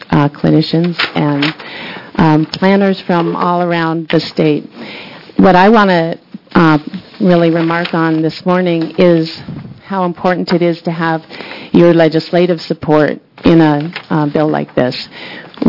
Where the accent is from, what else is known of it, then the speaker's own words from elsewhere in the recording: Portland, United States; from Portland, and I'm very, very happy to be back here testifying in front of you again.